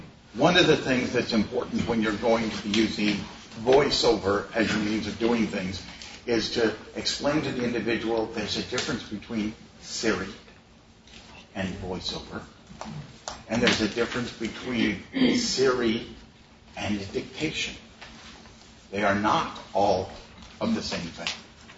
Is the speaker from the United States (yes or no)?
yes; Pacific Northwest, United States; I come from the Northwest originally